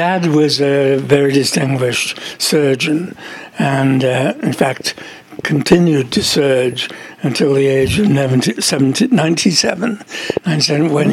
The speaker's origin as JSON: {"language": "English", "town": "Walton-on-Thames", "region": "South East England", "country": "United Kingdom", "tie": "born or raised there", "said": "Well, oddly and coincidentally, a place called Walton-on-Thames."}